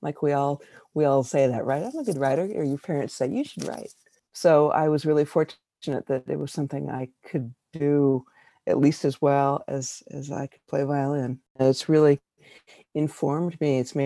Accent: Nebraska, United States; It's growing up in Nebraska, I was really fortunate. I think my parents didn't want me to have to do all the farm kid things

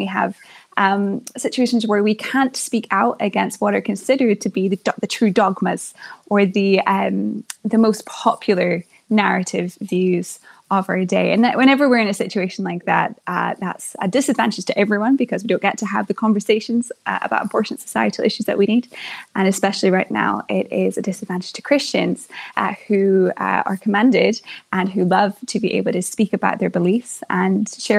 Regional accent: Scotland, United Kingdom; my home country, in Scotland

